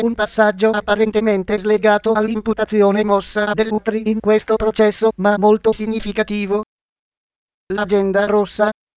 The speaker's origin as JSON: {"language": "Italian", "region": "Sicily", "country": "Italy", "said": "Le parole di Papa Francesco da siciliano, italiano, cittadino, magistrato e da cristiano mi hanno suscitato una grande speranza e un ulteriore conforto."}